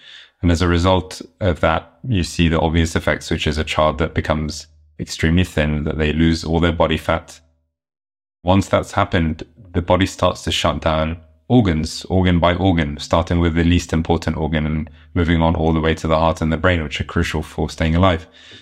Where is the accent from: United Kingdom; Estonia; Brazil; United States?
United Kingdom; I'm a British Egyptian pediatric neurologist.